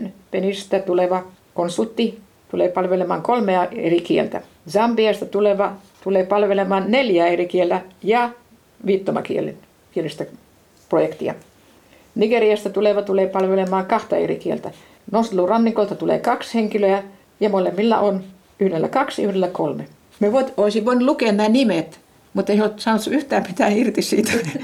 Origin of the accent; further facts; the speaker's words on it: Brazil; muuten kun olen Brasiliasta